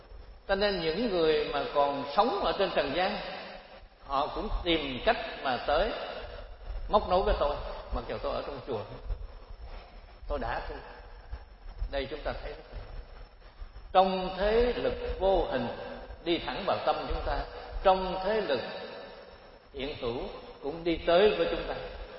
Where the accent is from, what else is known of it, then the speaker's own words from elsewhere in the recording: Cu Chi, Ho Chi Minh City, Vietnam; Tại vì tôi tu ở chùa Ấn Quang, nhưng mà tôi xuất thân từ Củ Chi, cho nên quê Củ Chi tôi là phải có tới 99% làm cách mạng hết. Tại vì tôi ở Củ Chi